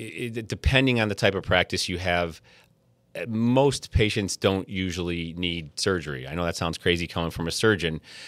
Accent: Rochester, New York, United States; So growing up in Rochester, we did have Buffalo Bills season tickets, and we used to go to the games.

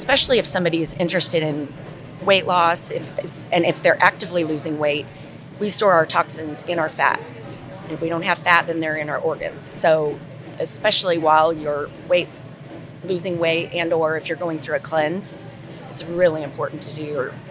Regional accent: Dodge City, Kansas, United States; So I'm from Dodge City, Kansas.

